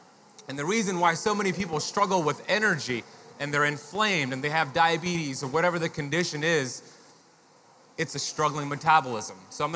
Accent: Miami, Florida, United States; So I'm grateful to be a part of it in my hometown of Miami.

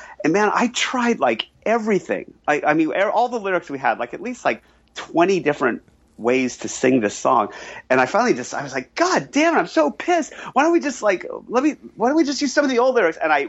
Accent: England, United Kingdom; And we're from England, and we've opened for … like four times.

